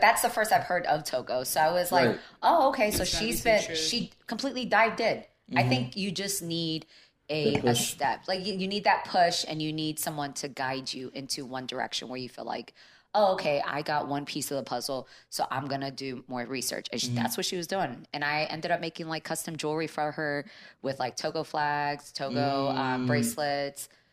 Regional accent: United States; Like, I know I'm Black American. My parents are from the South. But other than that, I don't know what to tell people about my story.

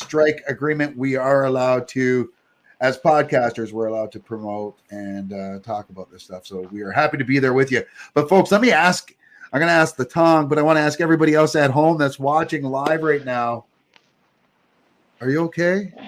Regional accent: Ontario, Canada; And I'm representing from Toronto, or from Toronto, from Canada, the Niagara region. Not too far from Toronto, though.

